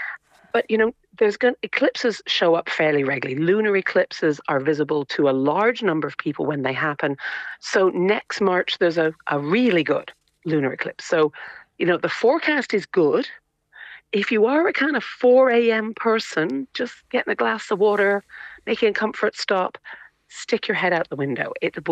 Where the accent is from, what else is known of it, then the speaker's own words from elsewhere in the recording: Canada; now in Cork, Ireland; Now I grew up in Canada